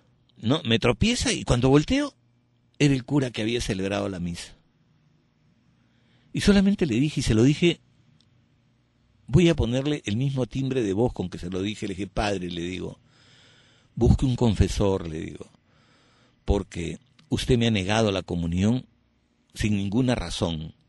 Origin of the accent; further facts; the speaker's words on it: Peru; hubo un detalle en el año 1994 en mi país, en el Perú